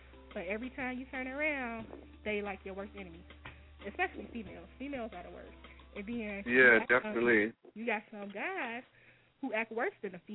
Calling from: Gary, Indiana, United States

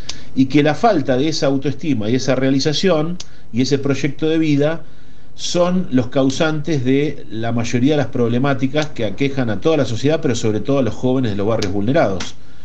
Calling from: Bariloche, Río Negro, Argentina; les hablo desde Bariloche

